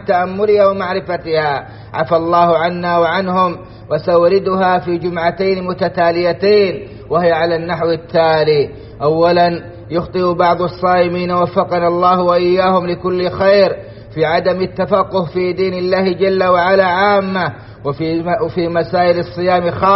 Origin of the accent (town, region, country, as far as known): Saudi Arabia